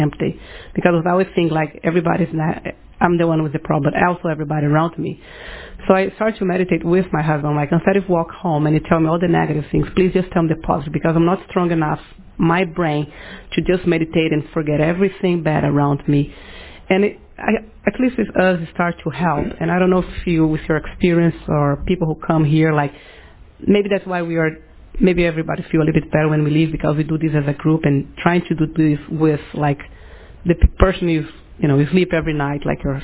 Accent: Brazil; English is a second language; You guys probably noticed from my accent, I'm from Brazil, so English is actually my third language

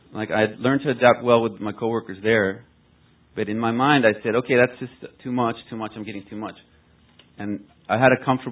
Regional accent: Florida, United States; I'm from South Florida.

